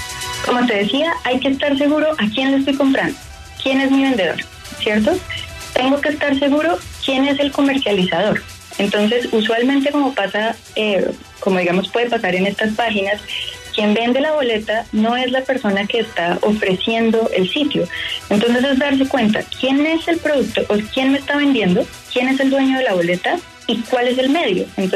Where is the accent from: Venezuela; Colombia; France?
Colombia; nosotros como consumidores colombianos verifiquemos, ok, mi vendedor está acá en Colombia